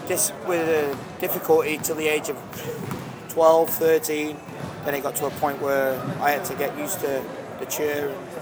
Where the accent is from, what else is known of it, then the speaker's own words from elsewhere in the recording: England, United Kingdom; I'm English.